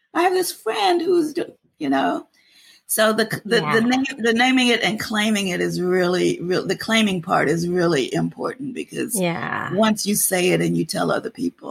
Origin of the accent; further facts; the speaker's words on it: North Carolina, United States; being 74, growing up in the South in North Carolina, our family history reads like the history books.